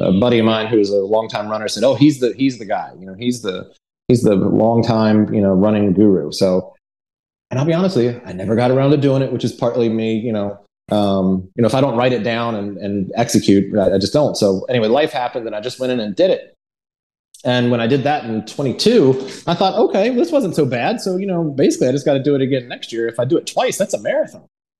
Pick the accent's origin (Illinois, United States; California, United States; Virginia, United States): Virginia, United States; Newport News; I grew up over there in Newport News. So it was kind of a thing to, literally run the streets from one end of the city to the other.